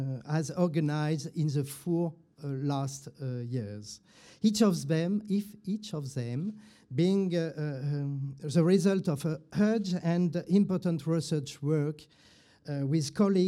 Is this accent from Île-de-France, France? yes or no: no; Lyon, Auvergne-Rhône-Alpes, France; I am from Lyon